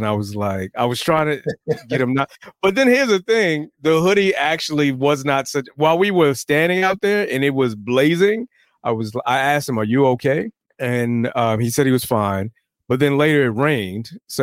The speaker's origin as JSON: {"language": "English", "town": "Brooklyn", "region": "New York", "country": "United States", "tie": "born or raised there", "said": "maybe just because I grew up in Brooklyn and just Bed-Stuy, Clinton Hills, those, and Fort Greene, those are like my stomping grounds."}